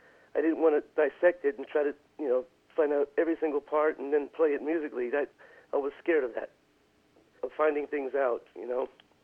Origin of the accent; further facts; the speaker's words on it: Freehold, New Jersey, United States; I'm from Freehold, you know, from the story.